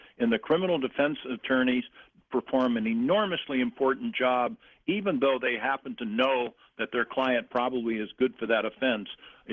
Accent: California, United States; I'm from California.

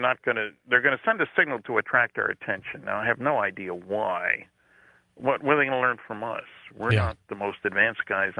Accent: New Jersey, United States; I grew up in New Jersey, where there were the three New York teams in baseball, and I was a Dodger fan, as it happened.

